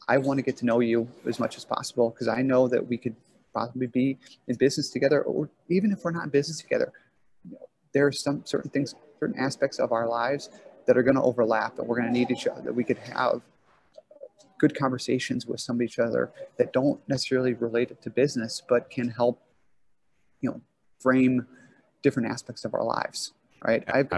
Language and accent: English; Midwest, United States; I'm, you know, a white guy born and bred in the Midwest.